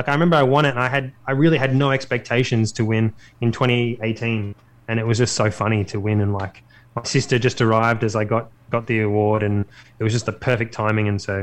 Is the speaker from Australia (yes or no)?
yes; Australia; accent: Australian; people can understand my Australian accent